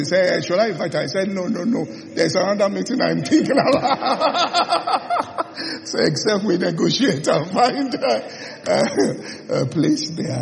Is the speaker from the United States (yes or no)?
no; Nigeria; But I'm Nigerian.